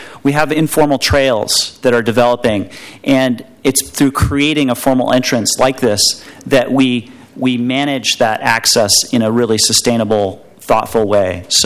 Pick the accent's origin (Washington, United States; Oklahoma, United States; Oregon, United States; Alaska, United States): Oregon, United States; Portland; I grew up in Portland, and I grew up playing in Forest Park